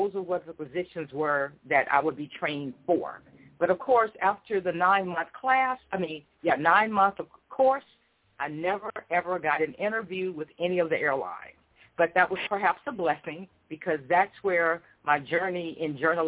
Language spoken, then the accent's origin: English; Indianola, Mississippi, United States; I was born in Indianola, Mississippi, and it is the hometown of … He is actually buried there.